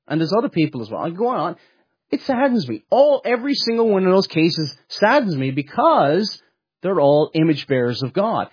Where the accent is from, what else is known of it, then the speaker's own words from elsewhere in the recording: Munster, Ireland; I'm not from Cork City, but I'm from near Cork City, from the south of Ireland.